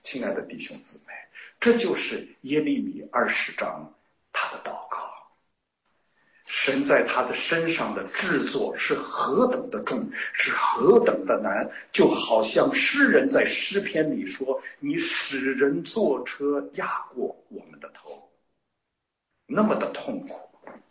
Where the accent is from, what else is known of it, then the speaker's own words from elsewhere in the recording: Tai'an, Shandong, China; 我的老家在山东，是在泰山的脚下泰安地区